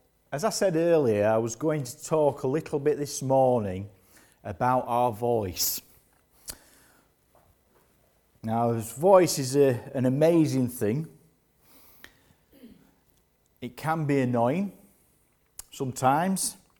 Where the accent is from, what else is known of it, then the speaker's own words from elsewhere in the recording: Yorkshire and the Humber, United Kingdom; I am English. I'm a Yorkshireman.